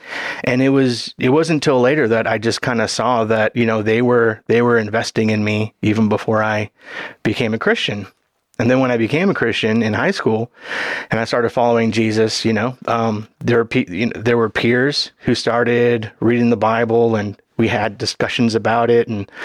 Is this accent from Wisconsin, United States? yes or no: no; Hawaii, United States; So I was growing up in Hawaii. So aloha again to all our listeners. So I grew up in Hawaii